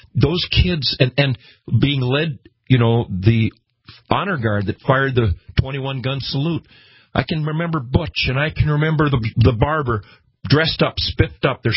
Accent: Karlstad, Minnesota, United States; And when we were little, growing up in Carlstead in Kitson County, every Memorial Day, which then was the 30th of May

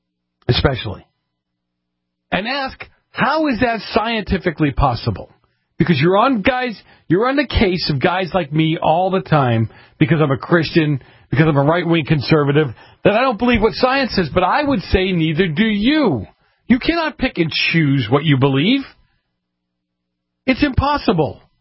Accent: Massachusetts, United States; Some of the really whack stories come out of Massachusetts, my home state.

